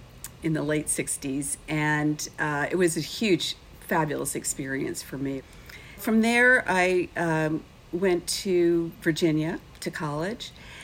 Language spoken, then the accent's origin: English; Vancouver, British Columbia, Canada; moved away as an adult; I started out growing up in Vancouver, British Columbia, actually. My father was transferred out there in the 60s. And so I grew up surrounded by mountains and oceans.